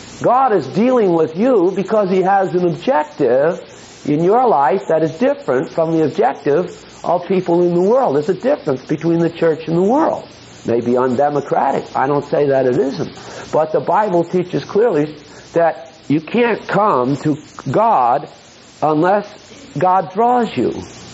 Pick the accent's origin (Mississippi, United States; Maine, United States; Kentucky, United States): Maine, United States; born there; I was born in Maine, and it broke my thermostat.